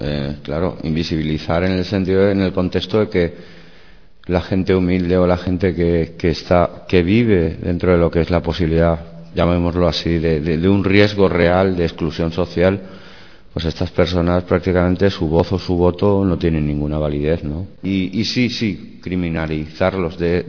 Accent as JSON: {"language": "Spanish", "town": "Valencia", "region": "Valencian Community", "country": "Spain", "tie": "born or raised there", "said": "Muchos de ellos hemos nacido aquí, en la misma zona, somos vecinos del Cabañal de toda la vida"}